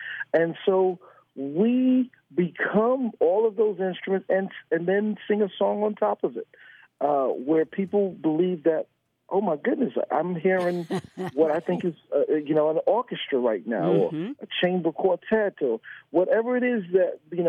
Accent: New York, United States; We used to be in New York. We're all originally from New York. But now none of us are still left in New York.

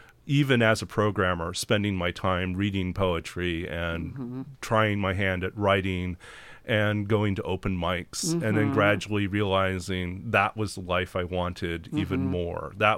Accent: Canada; also born or lived in Saudi Arabia / Taiwan; So I'm kind of an international transplant. I grew up in Canada, but also Saudi Arabia, Taiwan. Before returning back to Canada. My father originally taught English second language in universities.

